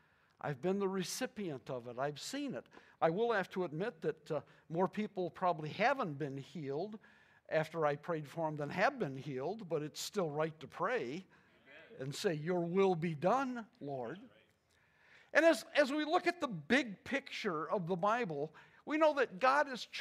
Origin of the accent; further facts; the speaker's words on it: Pontiac, Michigan, United States; I grew up in Pontiac